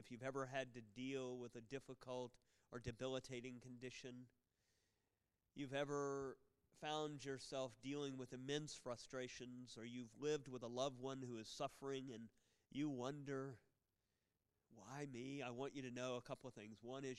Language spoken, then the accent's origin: English; Tampa, Florida, United States; I was born in Tampa, Florida. That's where I grew up.